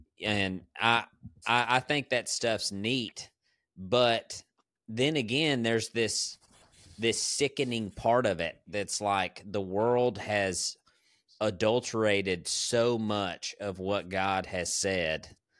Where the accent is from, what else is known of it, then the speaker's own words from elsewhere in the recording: Bible Belt, United States; I grew up and live in the Bible Belt, dude, like the Baptist Bible beaten belt, baby.